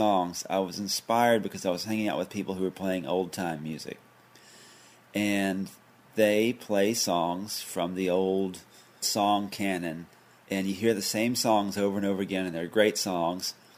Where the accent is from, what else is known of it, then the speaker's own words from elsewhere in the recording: North Carolina, United States; Say I was touring up north, I'd say I'm from North Carolina, and they go, oh, North Cackalacky. It's sort of like they were making fun of the way we talk or something like that.